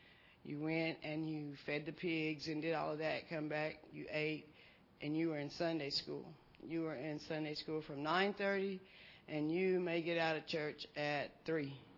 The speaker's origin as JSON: {"language": "English", "town": "Crane", "country": "United States", "tie": "born or raised there", "said": "I was born and raised here in Crane, America."}